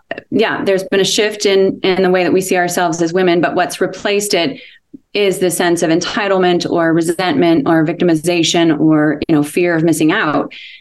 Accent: Oregon, United States; And I played tennis and was very much involved in athletics. And I grew up in Oregon.

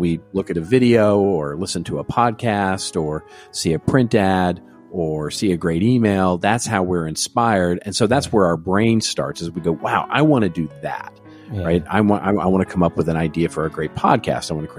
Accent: Texas, United States; So we're going to head to my home state of Texas

